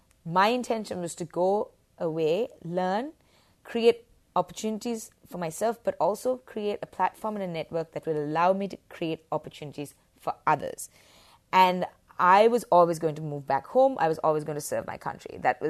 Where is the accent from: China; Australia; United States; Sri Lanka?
Sri Lanka; I grew up in the tropics. I'm from Sri Lanka.